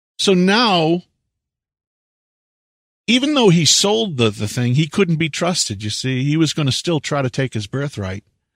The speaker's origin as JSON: {"language": "English", "country": "United States", "tie": "born or raised there", "said": "I remember growing up in America, and it was primarily my own kind."}